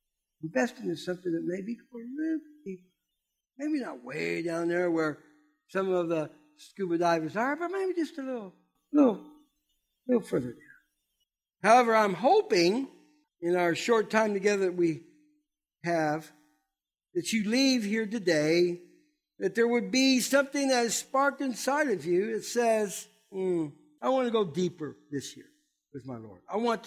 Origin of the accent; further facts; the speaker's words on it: Ohio, United States; I was raised on Ohio